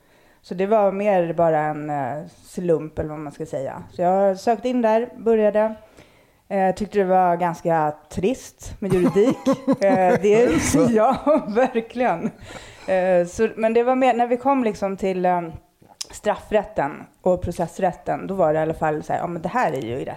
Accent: Stockholm, Stockholm County, Sweden; Jag växte upp i Akalla utanför stan. Det var ju riktigt förort liksom redan då.

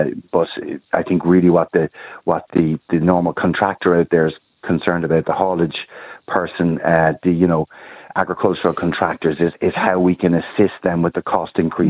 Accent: Ireland; Well, I'm speaking to people as an Irish citizen as well who does not want to see what's happening right now in this country.

